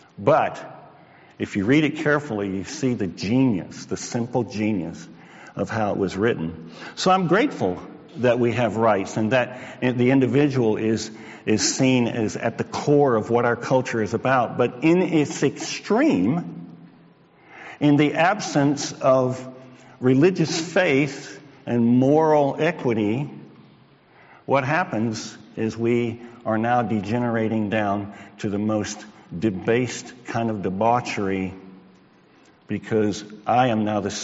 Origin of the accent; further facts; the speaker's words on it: United States; So as an American, I had real struggle with that.